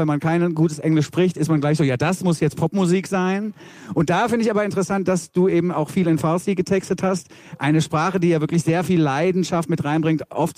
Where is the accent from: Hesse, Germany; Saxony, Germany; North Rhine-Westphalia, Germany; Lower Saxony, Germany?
Hesse, Germany; Frankfurt; born there; Für mich als gebürtigen Frankfurter war das wirklich auch ein schockierendes Datum